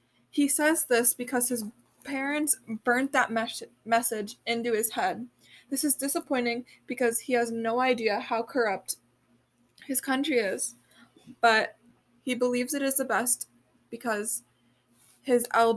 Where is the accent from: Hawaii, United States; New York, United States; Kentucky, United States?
New York, United States; Canandaigua; from Canandaigua, New York